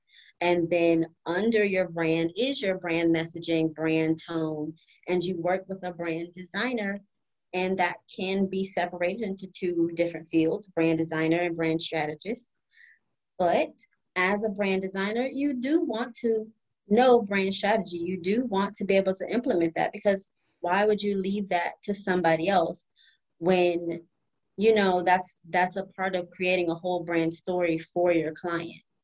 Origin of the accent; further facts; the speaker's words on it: Florida, United States; I'm not going to tarry, as my grandma would say, because I'm from Florida, near Alabama.